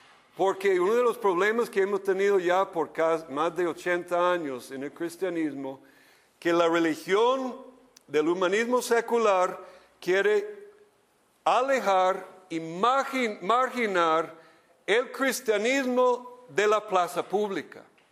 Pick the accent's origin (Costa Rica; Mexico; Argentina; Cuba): Costa Rica; Porque hay que preguntar entonces, como costarricense